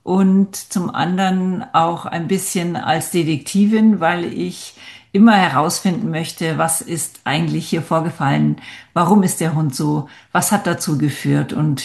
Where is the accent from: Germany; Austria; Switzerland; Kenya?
Kenya; ich selber bin aufgewachsen in Kenia. Das ist Ostafrika.